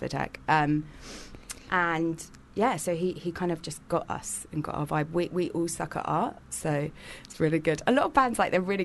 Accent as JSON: {"language": "English", "town": "Hackney", "region": "London", "country": "United Kingdom", "said": "Like, we're all from Hackney. So that's kind of how we met."}